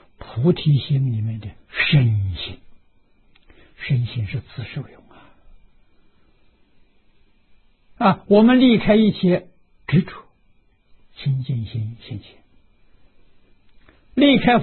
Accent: China; 破是什么？我们中国人叫魂魄啊，一般人叫什么灵魂，佛法的名词叫神识啊

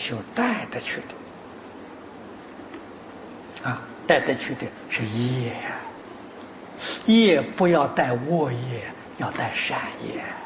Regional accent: China; 这一点我觉得我们中国人需要跟外国人学学啊

